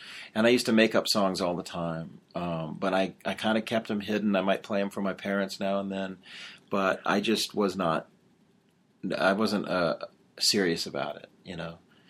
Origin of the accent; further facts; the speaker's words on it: Los Angeles, California, United States; moved away as an adult; also born or lived in New Mexico / Texas; now in Nashville, United States; I was born in Los Angeles, raised there, and in New Mexico, a little bit in Texas, and then I went to college back in L.A., and I moved here when I was 25.